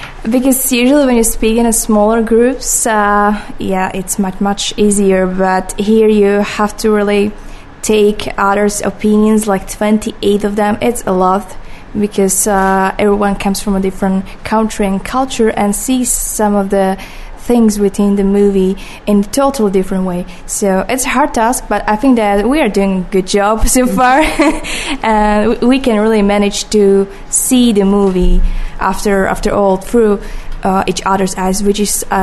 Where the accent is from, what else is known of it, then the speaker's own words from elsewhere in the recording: Slovakia; I'm from Slovakia. I'm a filmmaker.